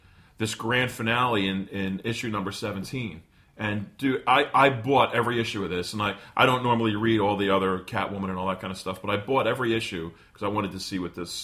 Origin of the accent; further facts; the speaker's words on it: Philadelphia, Pennsylvania, United States; now in New Jersey, United States; We grew up in Philadelphia.